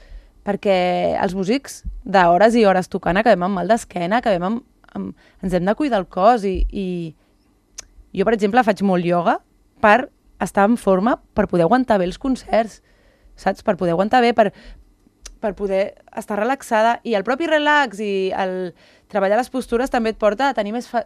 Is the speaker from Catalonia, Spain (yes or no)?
yes; Barcelona, Catalonia, Spain; jo soc de Barcelona